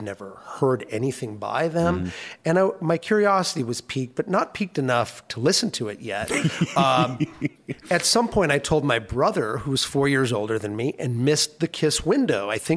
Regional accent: Minnesota, United States; also born or lived in California; I moved to Minnesota in 1976 from California, so I grew up on a diet

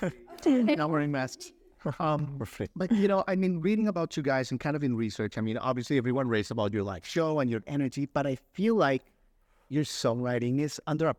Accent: Nashville, Tennessee, United States; I'm from Nashville. Like, I know a good song.

